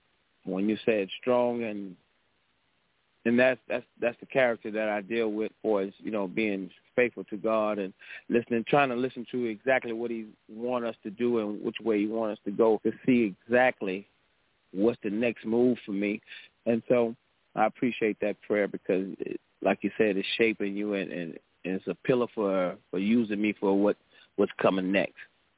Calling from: Texas, United States

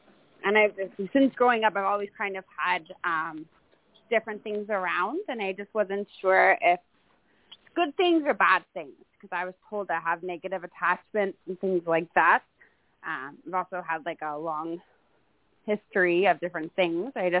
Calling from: Belleville, Ontario, Canada; I'm calling from Belleville, Ontario.

